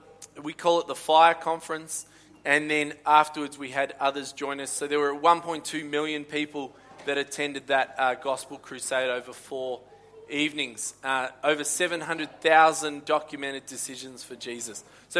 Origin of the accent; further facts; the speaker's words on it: Australia; I'm from Australia.